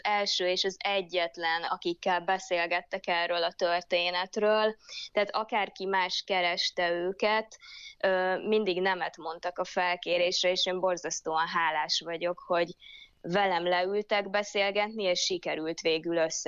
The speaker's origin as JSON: {"language": "Hungarian", "town": "Balassagyarmat", "region": "Nógrád", "country": "Hungary", "tie": "born there", "said": "ugye Balassa gyarmati születésű vagyok"}